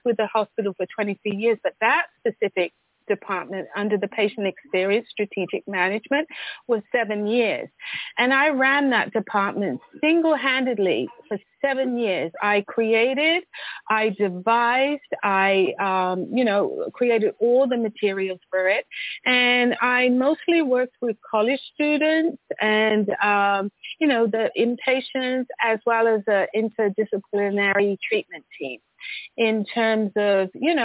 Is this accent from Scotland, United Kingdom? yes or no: no; Oxford, South East England, United Kingdom; now in United States; so I was born and raised in Oxford, England